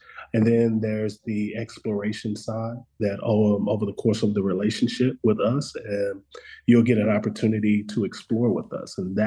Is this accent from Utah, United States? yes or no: no; Dallas, Texas, United States; I grew up in the Pleasant Grove area of Dallas, mm-hmm. and I grew up in a lot of the circumstances that a lot of our kids face in Oak Cliff.